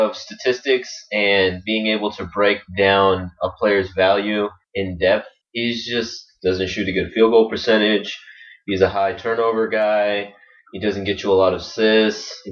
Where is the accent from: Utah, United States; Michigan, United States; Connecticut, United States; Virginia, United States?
Michigan, United States; Detroit; I'm from Detroit.